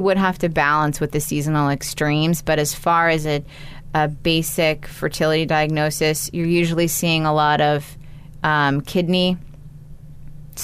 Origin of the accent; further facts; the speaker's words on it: California, United States; I'm originally from California.